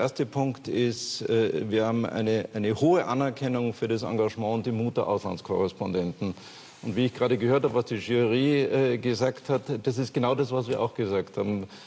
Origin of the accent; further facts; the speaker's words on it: Austria; Ich bin Österreicher